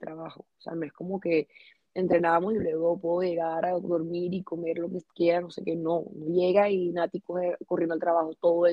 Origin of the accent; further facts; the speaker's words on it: Barranquilla, Atlántico, Colombia; also born or lived in Bogotá; yo nací en Barranquilla, yo estudié toda la vida en el colegio en Barranquilla, me fui a Bogotá en el 2012 a estudiar comunicación social con énfasis audiovisual en la Javeriana, me gradué, me regresé a vivir a Barranquilla